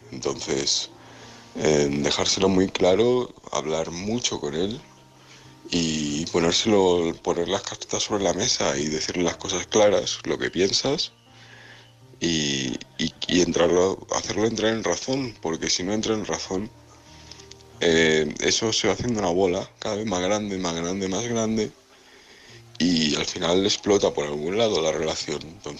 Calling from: Alicante, Valencian Community, Spain; de Constantino Alicante.

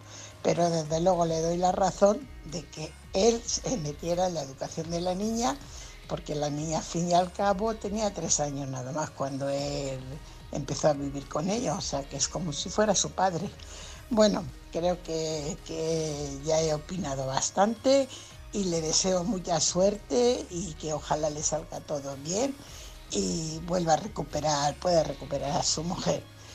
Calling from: Fuenlabrada, Community of Madrid, Spain; corresponsal de Fuenlabrada.

